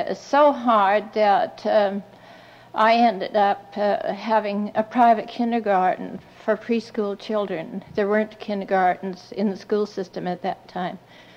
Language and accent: English; Victoria, British Columbia, Canada; born there; now in Coquitlam, Canada; I was born in Victoria to missionary parents. We came to this part of the country, Coquitlam, in 1920, and with the exception of 6 years, I've been here ever since.